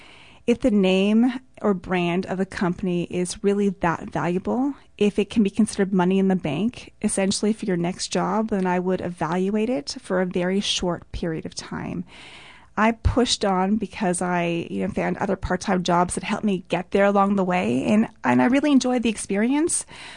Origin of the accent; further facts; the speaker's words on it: Toronto, Ontario, Canada; Well, I'm from Toronto, and I do love Toronto.